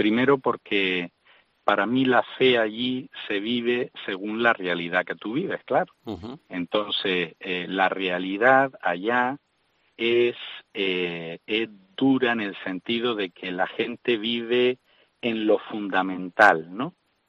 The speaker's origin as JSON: {"language": "Spanish", "town": "Ingenio", "region": "Canary Islands", "country": "Spain", "said": "yo soy de Ingenio"}